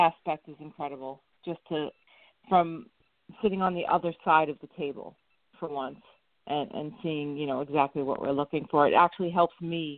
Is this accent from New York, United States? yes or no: yes; Staten Island, New York, United States; accent: Staten Island; That's the city, Staten Island, coming through.